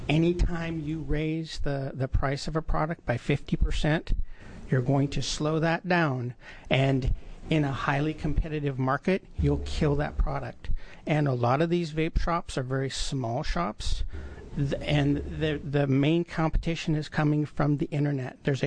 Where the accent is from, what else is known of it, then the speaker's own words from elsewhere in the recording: Medford, Oregon, United States; I'm from Medford.